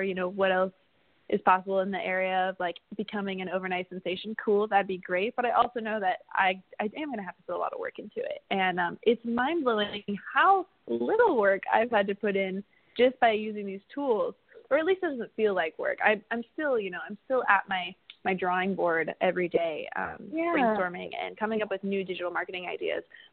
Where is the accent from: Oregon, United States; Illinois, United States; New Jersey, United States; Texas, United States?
Oregon, United States; I'm from Oregon. So I was like, what is this?